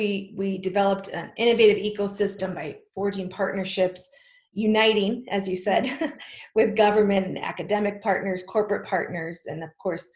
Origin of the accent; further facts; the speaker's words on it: Minnesota, United States; now in Red Wing, United States; Yeah, I grew up in Minnesota, a suburb of the Twin Cities. I left for college and to advance my career.